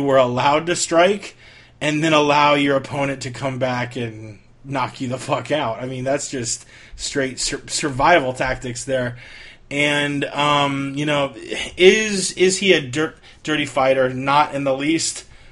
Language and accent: English; Florida, United States; Texas is kind of like my home state of Florida.